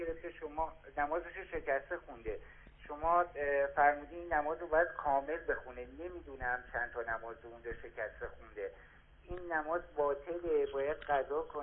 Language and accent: Persian; Tehran, Tehran Province, Iran; ما وطنمون تهران بوده، یه چند سالی هست اومدیم اینجا